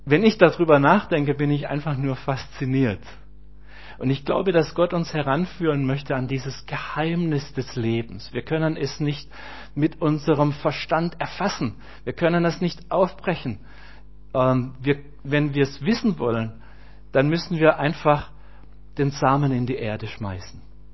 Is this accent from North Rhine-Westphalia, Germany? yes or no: no; Elmendingen, Baden-Württemberg, Germany; Ich bin in Elmendingen aufgewachsen, habe ich schon gesagt. Wir hatten zu Hause auch immer Landwirtschaft.